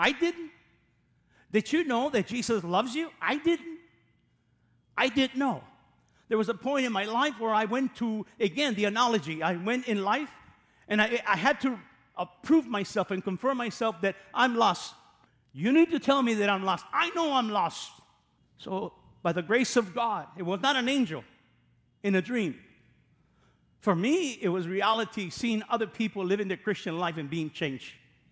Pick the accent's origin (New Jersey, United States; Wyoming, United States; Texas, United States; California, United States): California, United States; Even though I'm from California, I don't know what that is.